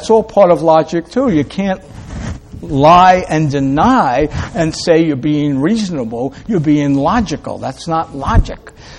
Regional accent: New York, United States; accent: Brooklyn; I'm from New York, I say logos. And it doesn't matter what I say because you expect me to Brooklynese everything

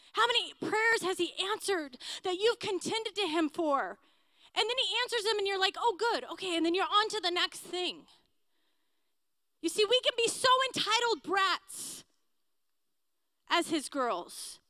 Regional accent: San Bernardino, California, United States; You see, but I'm from San Bernardino.

